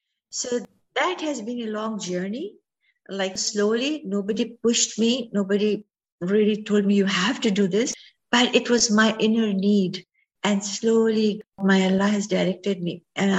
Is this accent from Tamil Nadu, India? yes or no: no; Ajmer, Rajasthan, India; As I was growing up in Ajmer, Ajmer is a city in Rajasthan, and which is also a very important place for Muslims as well as Hindus because of Pushkar and the masjid there.